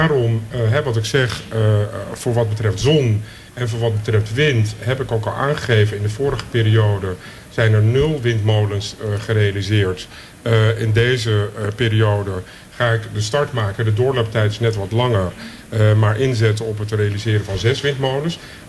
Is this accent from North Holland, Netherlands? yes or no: yes; Amsterdam, North Holland, Netherlands; Hè, dus als Amsterdammers zijn we niet altijd bezig met ons te vergelijken met landelijk.